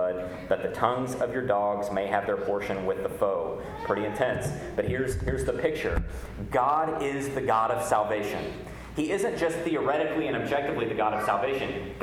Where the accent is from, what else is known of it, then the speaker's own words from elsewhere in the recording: Texas, United States; now in Fort Worth, United States; That doesn't really mean a lot to us in Fort Worth, Texas, but I am from West Texas, and to own the cattle on 1,000 hills means a lot.